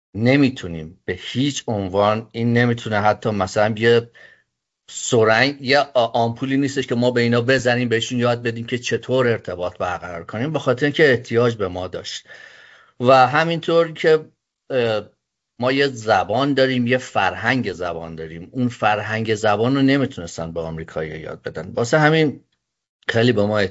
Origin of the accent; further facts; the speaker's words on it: Iran; now in United States; دیدم که به عنوان یه ایرانی یه فرصتیه